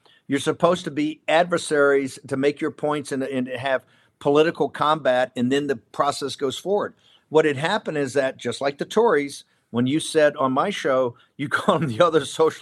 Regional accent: Ireland; Although I am an Irishman

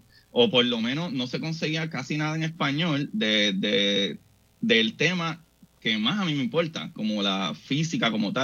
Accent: Bayamón, Puerto Rico; Bueno, pues yo me crié en Bayamón, Puerto Rico.

